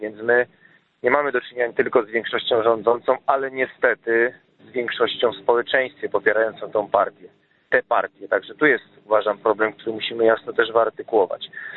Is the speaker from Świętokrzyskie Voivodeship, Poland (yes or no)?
yes; Świętokrzyskie Voivodeship, Poland; jestem tutaj ze Świętokrzyskiego, mieszkam na wsi.